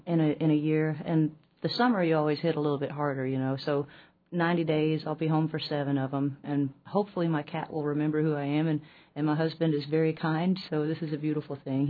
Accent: Houston, Texas, United States; Well, growing up in Houston, I got, you know, when I was asked to leave school

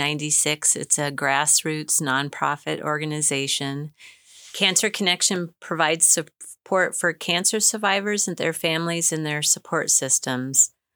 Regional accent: Douglas, Alaska, United States; My dad was born in Douglas, and I was born in Douglas and still live in Douglas. So I'm the fourth generation.

